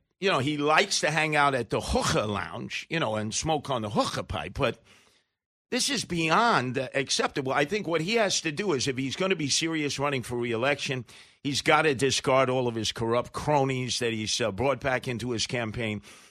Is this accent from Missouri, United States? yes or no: no; New York City, New York, United States; I'm the only person who's born and raised in New York, and you know I'll probably die in New York.